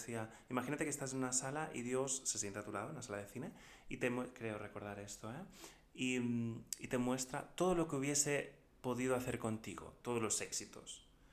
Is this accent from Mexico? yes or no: no; Spain; yo soy español